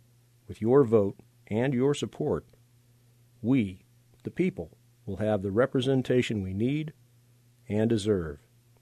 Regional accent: Hawaii, United States; also born or lived in Santa Monica; now in Alaska, United States; I was born in Santa Monica, grew up in the Hawaiian Islands, and moved to Alaska in the mid-1980s.

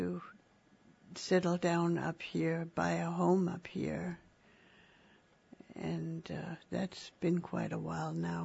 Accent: Denmark; moved away; I've lived different places, but I was born and raised in Denmark.

